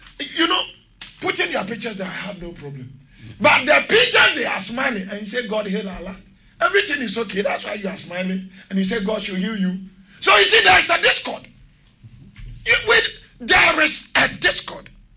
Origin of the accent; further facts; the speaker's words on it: Ghana; I'm a Ghanaian and I'm a Christian.